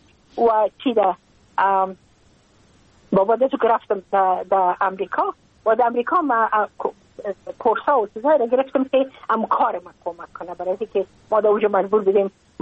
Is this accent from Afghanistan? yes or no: yes; Afghanistan; moved away as an adult; now in United States; از اینکه ما که از افغانستان بقیه آمدم من اون سال بودم 28 ساله